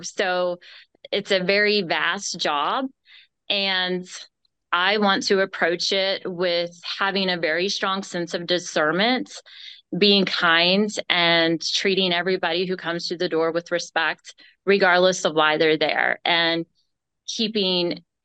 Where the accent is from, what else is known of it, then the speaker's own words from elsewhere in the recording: West Virginia, United States; I'm born and raised in Taylor County as well.